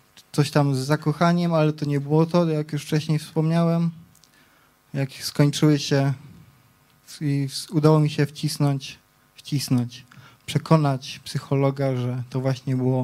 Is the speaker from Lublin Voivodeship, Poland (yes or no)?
no; Wieliczka, Lesser Poland, Poland; Przyjechałem z Wieliczki. Mam 23 lata.